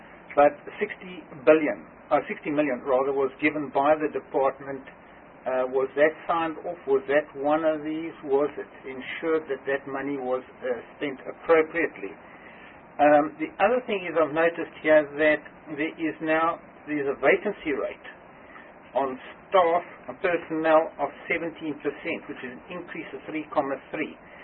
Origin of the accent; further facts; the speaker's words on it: Free State, South Africa; Now, I'm from the Free State, and I see there the budget was 9,177 million